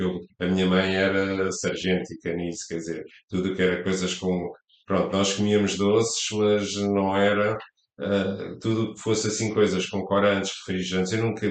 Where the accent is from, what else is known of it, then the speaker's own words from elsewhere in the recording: Lisbon, Portugal; E eu e o meu irmão nascemos aqui em Lisboa e fizemos a nossa vida sempre em Lisboa. Sou mesmo alfacinha.